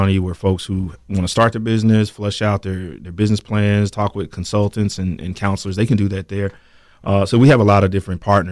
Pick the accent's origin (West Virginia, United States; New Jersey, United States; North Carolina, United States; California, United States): North Carolina, United States; Winston-Salem; And so I'm from Winston. Mm-hmm. Went to Winston-Salem State, born and raised, you know, and so I've seen the growth as well.